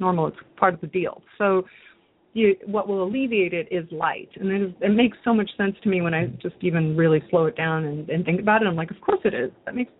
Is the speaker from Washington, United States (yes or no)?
no; Redondo Beach, California, United States; I was raised in Redondo Beach, and so we were at the beach all the time.